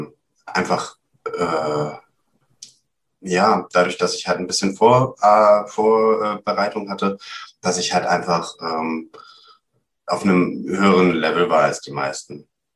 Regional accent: Hamburg area, Germany; es ist so, dass ich auf einem alten Rittergut groß geworden bin. Das ist quasi so ein kleines, ein Refugium, eine kleine Oase irgendwo am Rande von Hamburg.

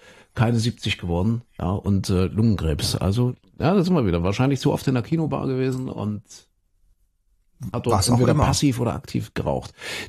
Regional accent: Köthen, Saxony-Anhalt, Germany; ich komme ja aus Kuhköthen in Sachsen-Anhalt

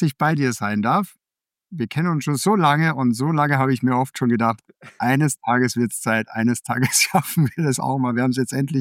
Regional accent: Austria; also born or lived in Denmark; das ist jetzt kein typisch deutsch-österreichischer Name, sondern ich bin ja gebürtiger Däne, ich bin auch immer noch Däne, ja, ich habe einen dänischen Pass.

